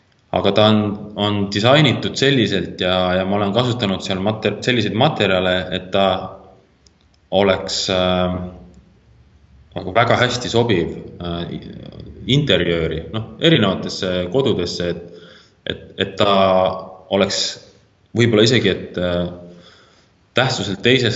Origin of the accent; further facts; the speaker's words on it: Tartu, Tartu County, Estonia; now in Rõuge, Estonia; mä olen hetkel olles elupõline tartlane või nooruses tartlane, siis ma nüüd viimased juba võib-olla 15 aastat olen siukene uusmaakas. Ma elan Võrumaal Rõuge vallas